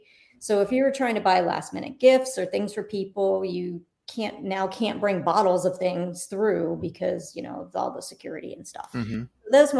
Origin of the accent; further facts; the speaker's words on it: St. Petersburg, Florida, United States; I grew up in St. Pete, so it's kind of sort of my home airport.